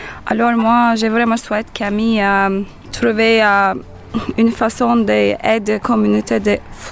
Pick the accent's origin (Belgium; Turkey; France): Turkey; French is a second language; Par exemple, moi, je viens de la Turquie et je suis fière de savoir cuisine turque